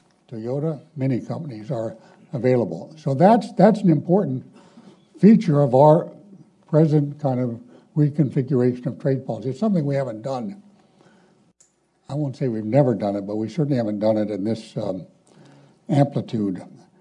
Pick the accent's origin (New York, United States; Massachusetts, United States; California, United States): California, United States; also born or lived in New Mexico / Texas; I regard my home state as New Mexico, but I grew up in California, Texas